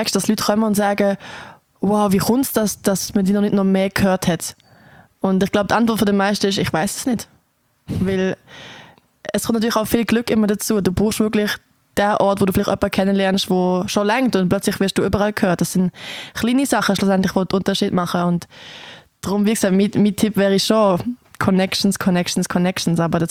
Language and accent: German; Basel, Basel-Stadt, Switzerland; born there; accent: Basel German; meine ganze Familie wohnt in Basel, Großeltern, Onkel, alle. Ich bin in Basel geboren. Darum rede ich eigentlich auch Baslerdeutsch.